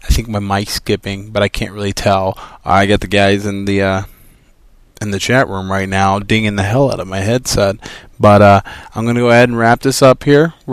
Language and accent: English; Texas, United States; Completely forgot about … even though I'm from Texas. Not from Dallas, but from Texas.